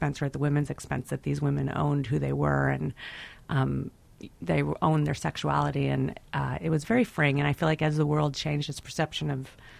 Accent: Oklahoma, United States; I mean, I grew up in Oklahoma, so I didn't feel as stylish or fabulous as those women.

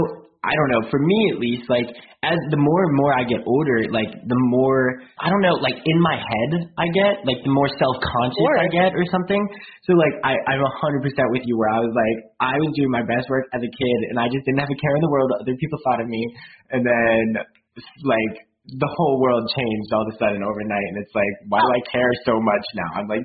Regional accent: West Virginia, United States; Like I came from West Virginia, which is like in the middle of nowhere, you know, like no one knows it's a state. They think I'm from Virginia and it's like, right. No, it's West Virginia.

